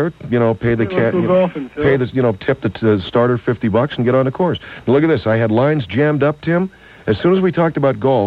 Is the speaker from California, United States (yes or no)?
yes; California, United States; See, I grew up in California.